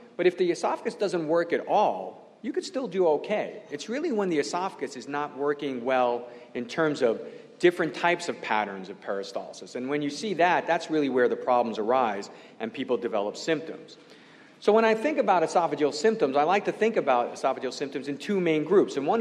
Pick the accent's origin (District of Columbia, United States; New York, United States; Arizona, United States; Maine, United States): New York, United States; Brooklyn; Now, it's always been interesting to me that I grew up in Brooklyn, New York, and I come from a long line of plumbers.